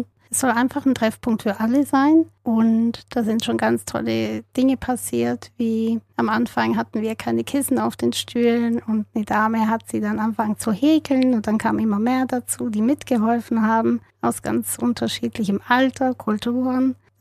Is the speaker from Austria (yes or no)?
no; Sicily, Italy; Ich würde gerne mal in meine Heimat wieder nach Sizilien reisen, meine Familie treffen